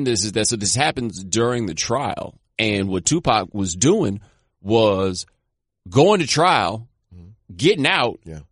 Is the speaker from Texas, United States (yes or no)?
yes; Houston, Texas, United States; Well, also, we're from Houston